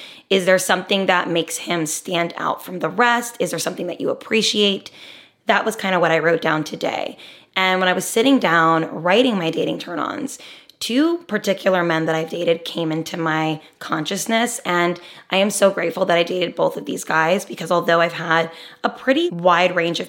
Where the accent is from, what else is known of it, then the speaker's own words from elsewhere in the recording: New Jersey, United States; He lived in the city, and although I'm from Jersey and I live very close, I was always very afraid of the city.